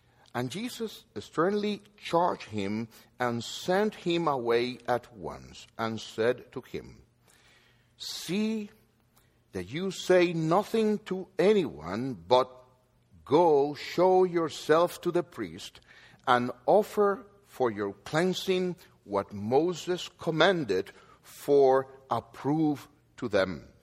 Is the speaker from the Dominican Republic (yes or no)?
yes; Dominican Republic; I am from the Dominican Republic